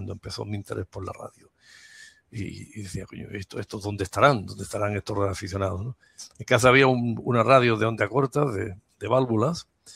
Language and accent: Spanish; Algeciras, Andalusia, Spain; born there; pues yo sigo teniendo mi domicilio pues allí, ¿no? Pero la mayor parte del tiempo pues estoy aquí donde yo nací, ¿no? En Algeciras. Vivo muy cerquita de la playa.